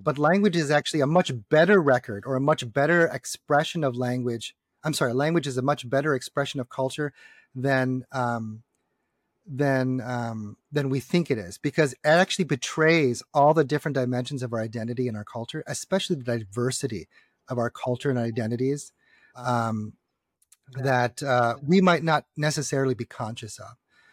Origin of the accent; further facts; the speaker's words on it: Madison, Wisconsin, United States; Yes, I am. Born and raised. I'm a Wisconsin boy. I'm from Madison, Wisconsin.